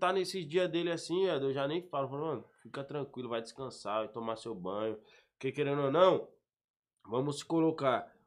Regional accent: São Paulo, Brazil; lá da Zona Sul, lá do Capão

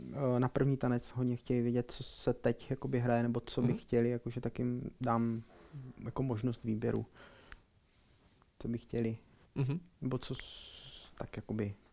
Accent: Slovakia; Měl jsem československou svatbu letos a my jsme Slováci a to budeme prostě pařit, jo. To není jak u vás tady v Česku, my na Slovensku prostě svatba začíná od půlnoci.

